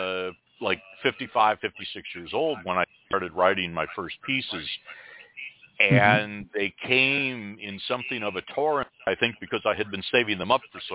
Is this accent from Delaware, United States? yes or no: no; Michigan, United States; although I grew up outside of Detroit, my family is actually from West Virginia, and so there was a very heavy influence of music in my home of country music